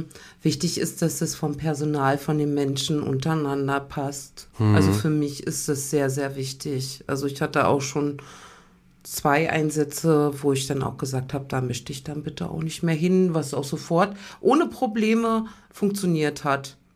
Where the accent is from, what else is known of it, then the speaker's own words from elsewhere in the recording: Berlin, Germany; Hallo, also … Ich komme aus Berlin, ganz selbstverständlich, ne? Bin 41